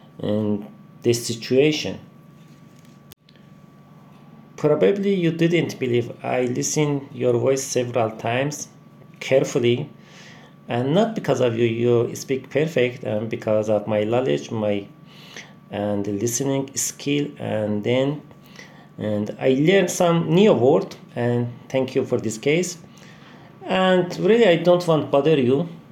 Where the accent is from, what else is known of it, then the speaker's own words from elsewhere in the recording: Iran; English is a second language; You know, Iran is my hometown and I love it.